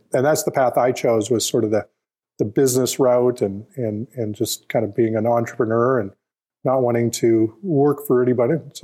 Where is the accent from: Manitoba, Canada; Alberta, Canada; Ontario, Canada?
Alberta, Canada; born there; fellow Canadian, I was born actually in Alberta, up in northern, north of Edmonton.